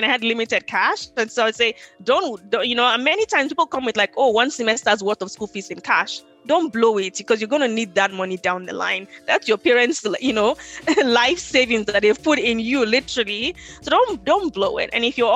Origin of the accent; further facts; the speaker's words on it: Nigeria; English is a second language; maybe at least I was coming from Nigeria where there's no credit card.